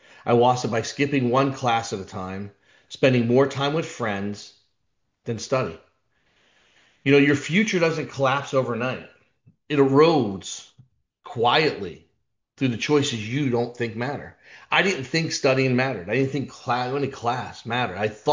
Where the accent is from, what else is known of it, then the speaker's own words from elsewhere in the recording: New York, United States; But I grew up in the New York area, and that's what I was going to do.